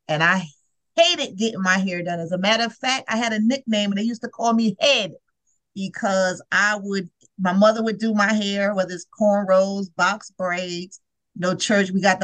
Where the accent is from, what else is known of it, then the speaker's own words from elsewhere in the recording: Brooklyn, New York, United States; I grew up in Brooklyn, so for my hair time was like in the 70s.